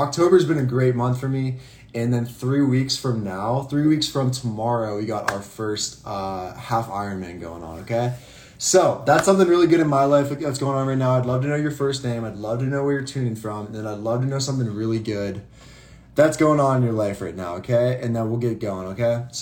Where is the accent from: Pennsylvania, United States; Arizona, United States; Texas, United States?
Pennsylvania, United States; Pittsburgh; And I am from Pittsburgh